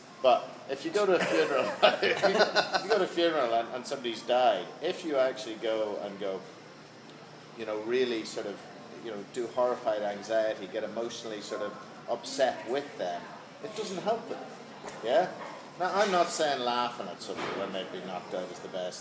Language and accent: English; Ireland; It's a bit like being Irish, you know.